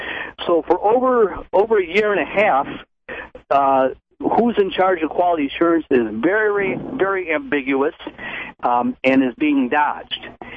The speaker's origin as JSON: {"language": "English", "town": "Monroe", "region": "Michigan", "country": "United States", "said": "I'm from Monroe, Michigan, just south of Detroit, and I'm in the heart of the Great Lakes Basin"}